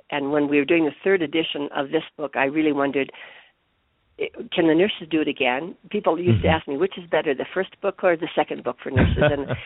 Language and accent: English; Colorado, United States; Number one, I'm from Colorado, and so of course I love Miss Colorado.